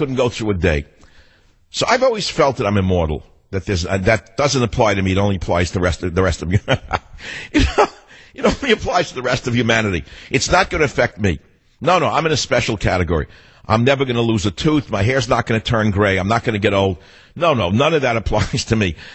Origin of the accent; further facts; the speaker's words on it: Manhattan, New York, United States; born there; I know I was born in Manhattan.